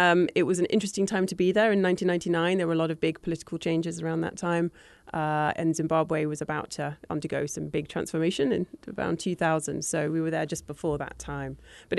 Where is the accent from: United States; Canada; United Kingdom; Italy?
United Kingdom; Greenwich, London; Absolutely. Yes, growing up in Greenwich, big maritime history there as well.